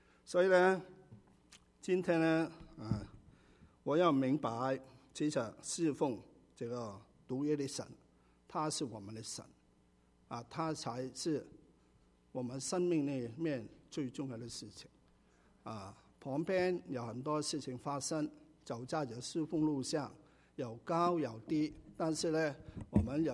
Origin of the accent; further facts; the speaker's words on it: China; 这里不是说我们中国人想的你去拜观音啊